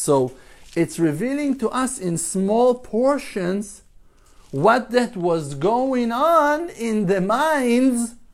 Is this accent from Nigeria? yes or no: no; Jerusalem, Jerusalem District, Israel; I was born in Jerusalem, and I grew up in a certain neighborhood, and we moved to this apartment, to that apartment.